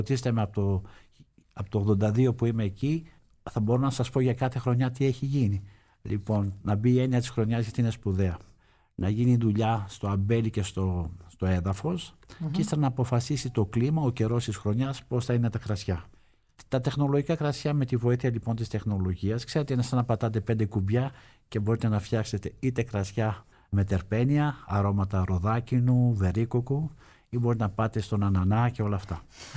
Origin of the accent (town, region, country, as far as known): Greece